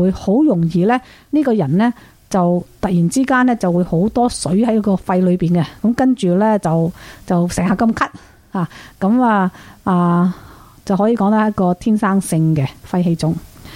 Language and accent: Cantonese; China; 尤其是我哋中国人咧，啊食烟系好普遍啦